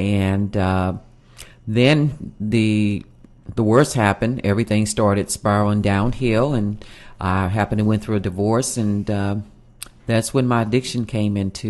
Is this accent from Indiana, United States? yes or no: yes; Evansville, Indiana, United States; I was born here in Evansville. I was born and raised. I went to school here in Evansville.